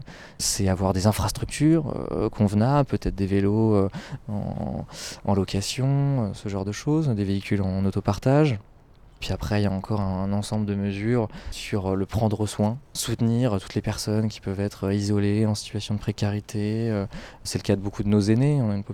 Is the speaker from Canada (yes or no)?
no; La Ferté-Bernard, Pays de la Loire, France; Voilà, j'ai grandi à La Ferté-Bernard